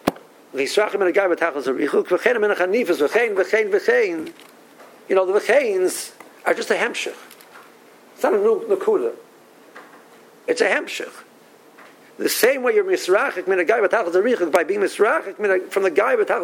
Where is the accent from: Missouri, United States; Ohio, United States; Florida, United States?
Ohio, United States; Cleveland; now in Silver Spring, United States; I came from Cleveland, went to the out of town. I went to Tel Shiva, which is like, you know, straight, and I ended up in Silver Spring